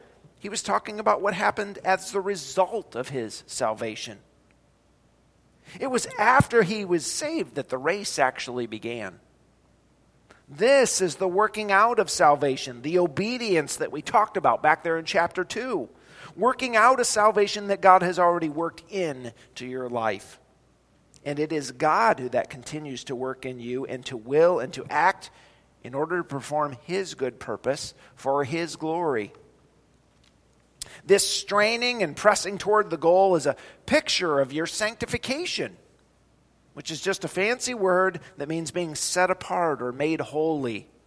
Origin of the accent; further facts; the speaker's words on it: Ohio, United States; I grew up in Ohio, but I'm a Hoosier at heart.